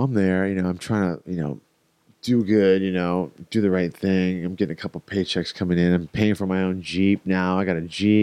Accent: Houston, Texas, United States; But I grew up in Houston, Texas.

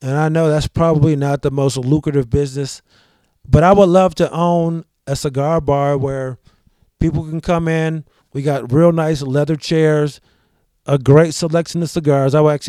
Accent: New York, United States; Being a New Yorker, I would probably bring somebody in from New York to do some nice wings

